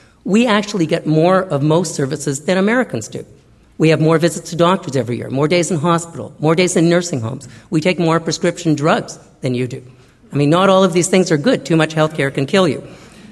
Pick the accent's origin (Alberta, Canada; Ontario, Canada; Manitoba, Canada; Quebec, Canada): Manitoba, Canada; Winnipeg; in my hometown of Winnipeg, Manitoba